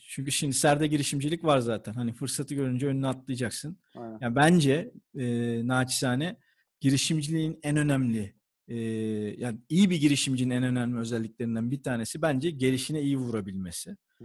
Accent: Denizli, Turkey; born there; also born or lived in United States; 1980 Denizli doğumluyum. Yurt dışında uzun yıllar geçirdim. Bir 10 sene kadar Amerika'da yaşadım. Yüksek lisans için gitmiştim.

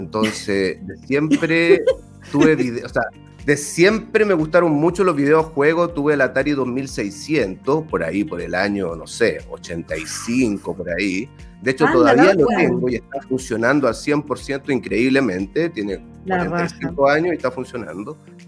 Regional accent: Tocopilla, Antofagasta, Chile; yo estudié en Tocopilla. Yo soy de Tocopilla.

